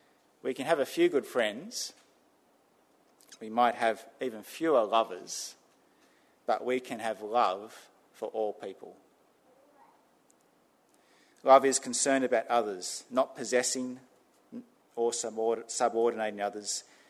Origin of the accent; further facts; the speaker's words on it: New South Wales, Australia; I grew up in New South Wales, not far from the beach, 100 metres from the beach